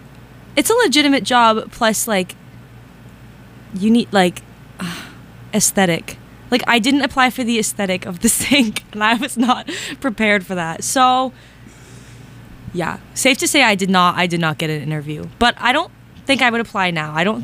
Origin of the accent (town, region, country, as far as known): Boston, Massachusetts, United States